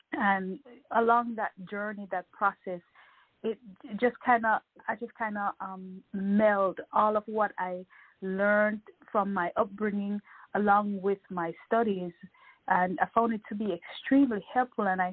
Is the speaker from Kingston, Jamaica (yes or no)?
yes; Kingston, Jamaica; So I'm originally from Kingston, Jamaica